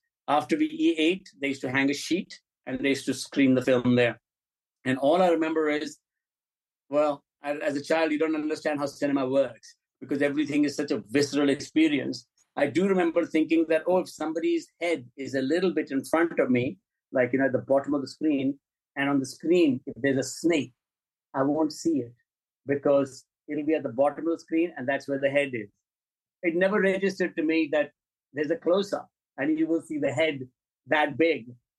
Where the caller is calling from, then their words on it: Turkey; Turkey. I just arrived.